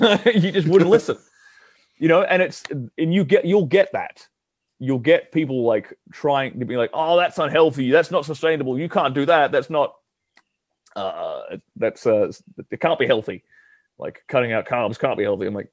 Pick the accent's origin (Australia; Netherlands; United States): Australia; I'm an Australian. In Australia, we don't have libertarians.